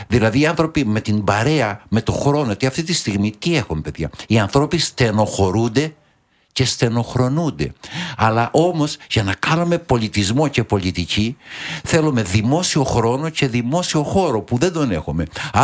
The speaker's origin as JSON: {"language": "Greek", "region": "Crete", "country": "Greece", "tie": "born or raised there", "said": "όταν έφυγα από το χωριό να πάω στο Ηράκλειο. Μιλάμε 40 λεπτά δρόμος, αλλά δεν είχαμε αυτοκίνητα τότε."}